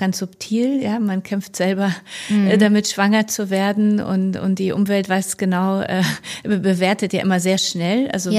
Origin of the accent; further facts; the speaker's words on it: Poland; German is a second language; now in Germany; Ich wurde 38, ich komme aus Polen.